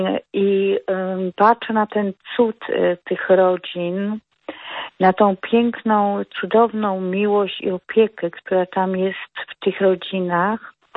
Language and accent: Polish; Poznań, Greater Poland Voivodeship, Poland; Ja jestem z Poznania